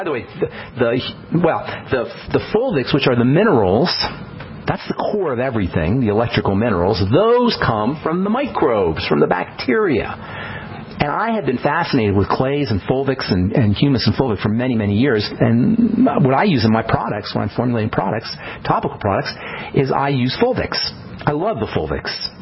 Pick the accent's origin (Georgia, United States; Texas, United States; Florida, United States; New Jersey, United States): New Jersey, United States; I grew up in New Jersey, and in New Jersey there's lots of forest.